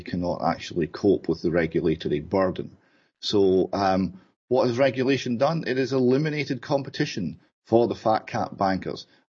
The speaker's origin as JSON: {"language": "English", "town": "Airdrie", "region": "Scotland", "country": "United Kingdom", "tie": "born or raised there", "said": "I'm from Airdrie. I was born and brought up in Airdrie."}